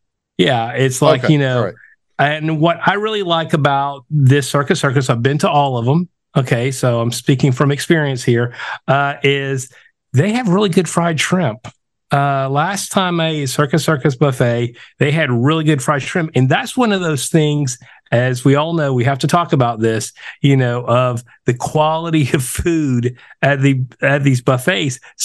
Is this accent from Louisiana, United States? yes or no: yes; Louisiana, United States; I'm a big fried shrimp eater, like it, you know, being Cajun, gotta like the fried shrimp.